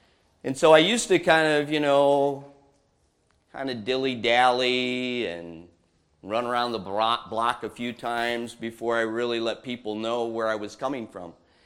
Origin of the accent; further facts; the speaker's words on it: Michigan, United States; And since I'm from another state, I have to, you know, kind of go along with it. I'm from Michigan.